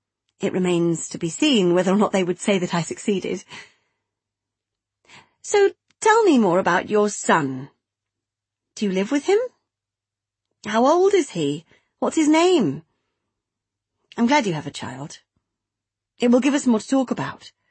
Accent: South East England, United Kingdom; accent: posh; I don't have much of an accent. I suppose you would say that I am posh. I was brought up just outside Oxford, went to the local girls' grammar.

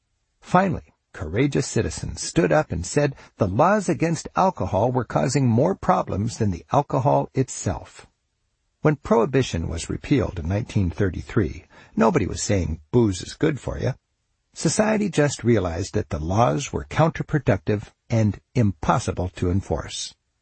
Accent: Seattle, Washington, United States; In 2003, my hometown of Seattle voted to make the enforcement of laws against recreational pot smoking the lowest priority for its police force.

